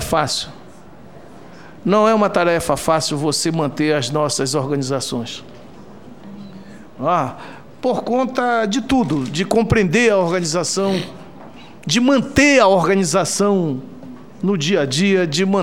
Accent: Amazonas, Brazil; do meu estado, o Amazonas. Sou do Amazonas

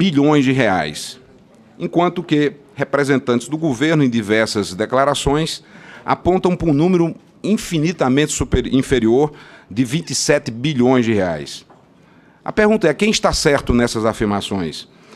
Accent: Brazil; eu sou brasileiro

